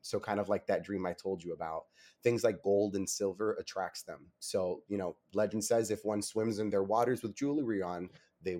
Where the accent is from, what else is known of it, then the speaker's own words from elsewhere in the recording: Miami, Florida, United States; I'm born and raised in Miami my entire life, and I've been to the beach more times than I can count.